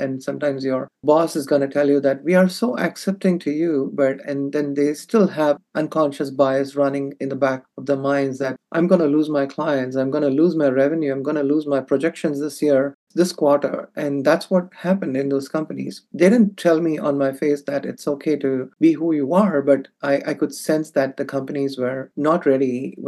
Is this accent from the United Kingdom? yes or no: no; India; now in United States; For instance, I am from India.